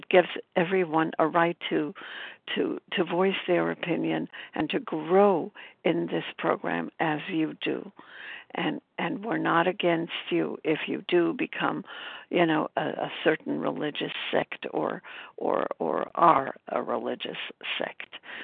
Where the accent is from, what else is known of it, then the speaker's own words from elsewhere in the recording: Brooklyn, New York, United States; I'm from Brooklyn, New York.